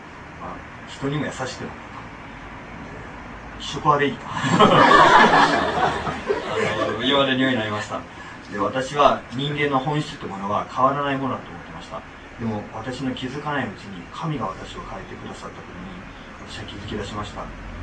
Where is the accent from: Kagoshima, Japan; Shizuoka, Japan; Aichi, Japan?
Kagoshima, Japan; 鹿児島県、まあ、鹿児島県育ち